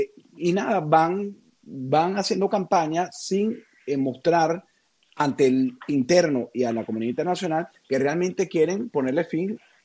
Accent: Venezuela; y como venezolano

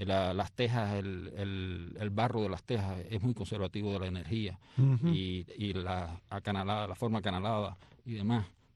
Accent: Santa Clara, Villa Clara, Cuba; also born or lived in Havana; Yo nací en Santa Clara y viví ahí hasta los 18 años que me fui a estudiar ya biología y demás.

